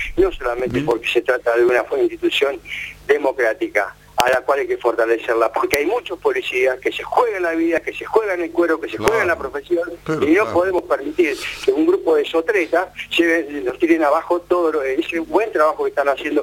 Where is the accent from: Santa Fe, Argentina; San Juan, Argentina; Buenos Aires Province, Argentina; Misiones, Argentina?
Santa Fe, Argentina; soy oriundo de la ciudad de Santa Fe, venía siguiendo muy de cerca todo lo que pasaba en mi provincia